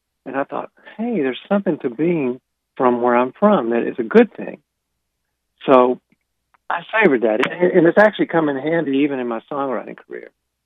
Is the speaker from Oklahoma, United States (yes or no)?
no; Arkansas, United States; It is the biggest blessing I could ever have, growing up in Central Arkansas